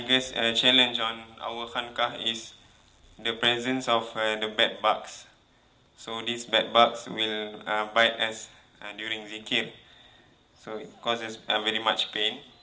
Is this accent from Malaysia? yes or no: yes; Malaysia; I'm from Malaysia.